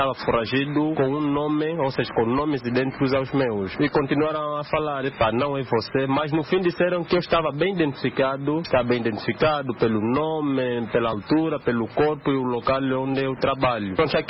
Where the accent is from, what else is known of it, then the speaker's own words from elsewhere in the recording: Maranhão, Brazil; e eu sou de Maranhão.